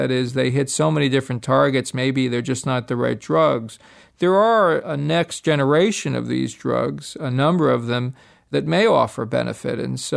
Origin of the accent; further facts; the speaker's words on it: New York, United States; Yeah, I'm from New York and I'm not from Missouri, but I guess my response would still be show me.